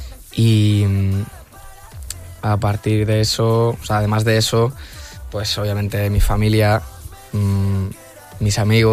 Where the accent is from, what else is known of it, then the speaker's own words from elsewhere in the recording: Galicia, Spain; Mira que yo soy de las Rías Bajas, pero... Rías Baixas.